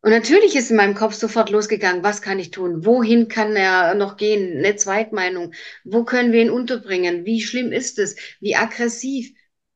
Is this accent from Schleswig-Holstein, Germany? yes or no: no; Biberach, Baden-Württemberg, Germany; moved away as an adult; aus deinem kleinen, beschaulichen Biberach, das war meine Heimat damals